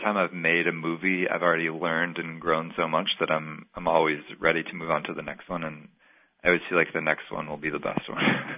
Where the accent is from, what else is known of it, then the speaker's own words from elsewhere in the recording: Minneapolis, Minnesota, United States; Yeah, I mean, I grew up in Minneapolis, and I kind of started out making little skate videos with my friends